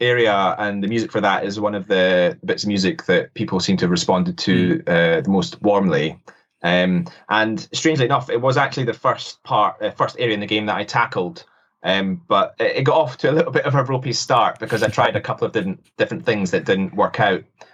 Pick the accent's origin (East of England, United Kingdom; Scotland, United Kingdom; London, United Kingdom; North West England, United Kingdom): Scotland, United Kingdom; I'm a Scottish composer, sound designer working in games.